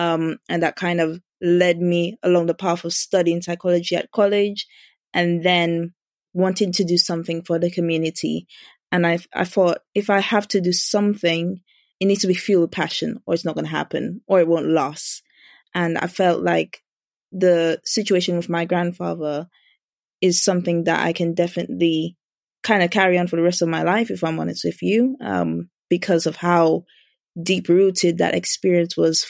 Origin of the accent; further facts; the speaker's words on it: Dominica; I'm founder of the Dominica Dementia Foundation. So I was raised in Dominica.